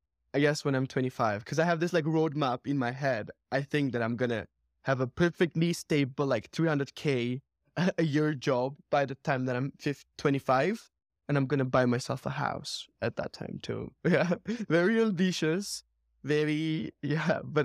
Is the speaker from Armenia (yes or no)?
yes; Armenia; from Armenia, and I hate hiking.